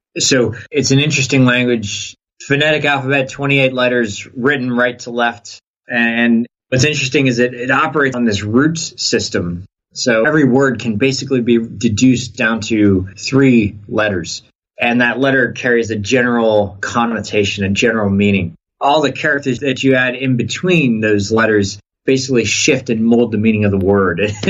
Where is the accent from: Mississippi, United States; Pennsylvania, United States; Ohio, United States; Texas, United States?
Pennsylvania, United States; Sunbury; Well, I grew up in Sunbury, Pennsylvania, which is a small town in northeast Pennsylvania.